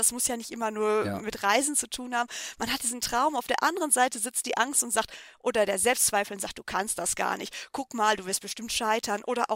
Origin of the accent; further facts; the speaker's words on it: Schwelm, North Rhine-Westphalia, Germany; Also ich komme halt aus der Nähe von Wuppertal, heißt, ich komme aus Schwelm. Das ist halt auch ein ganz kleines Kaff im Endeffekt.